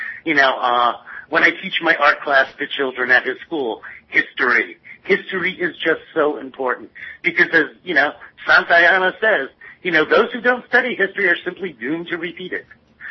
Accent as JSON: {"language": "English", "region": "New York", "country": "United States", "said": "as a New Yorker, is for me really difficult because I have such mixed feelings."}